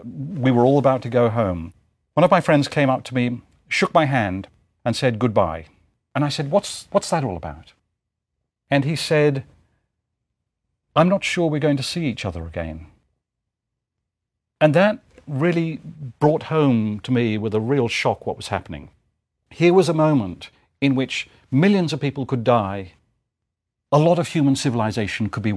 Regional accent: England, United Kingdom; growing up in England, I thought, this is a completely different world from the one I live in.

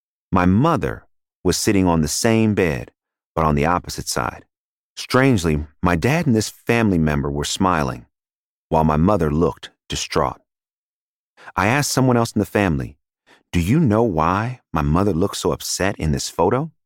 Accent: Oakland, California, United States; I was raised in Oakland, California, by my mother, my grandmother, and my grandmother's seven sisters, my great aunts.

